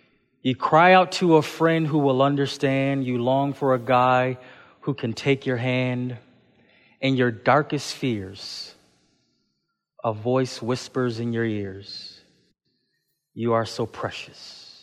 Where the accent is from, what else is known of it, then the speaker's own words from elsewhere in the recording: Buffalo, New York, United States; Then I'm a city slicker. I grew up in Buffalo, New York, you know, not really used to the woods